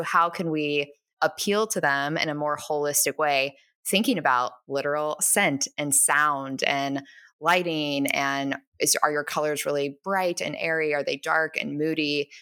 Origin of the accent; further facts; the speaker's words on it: Ohio, United States; I'm from Ohio. I grew up in a relatively small town.